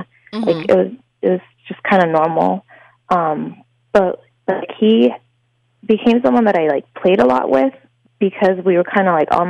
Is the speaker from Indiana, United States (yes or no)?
yes; Indiana, United States; When he told me his age, I was like the same age, and I did say I'm from Indiana and he's from Ohio.